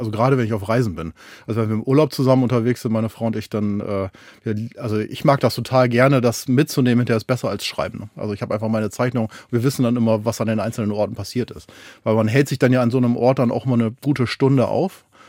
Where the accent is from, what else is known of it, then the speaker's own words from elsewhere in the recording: Hameln, Lower Saxony, Germany; also da, wo ich zu Hause bin, ich komme ja aus dem Weserbergland, aus Hameln